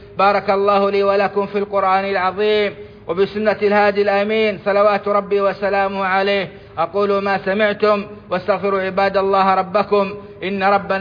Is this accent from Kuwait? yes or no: no; Saudi Arabia; فاللهم أدم على بلادنا السعودية أمنها وإيمانها